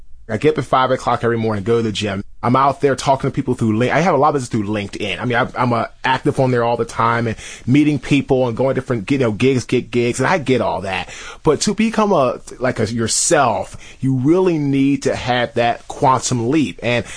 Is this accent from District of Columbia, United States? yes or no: yes; Washington, District of Columbia, United States; I'm 37 years old. I'm from Washington, D.C.